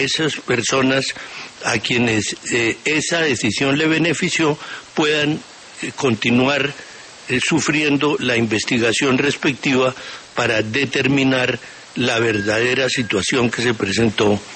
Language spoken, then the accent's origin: Spanish; Barranquilla, Atlántico, Colombia; porque yo soy de Barranquilla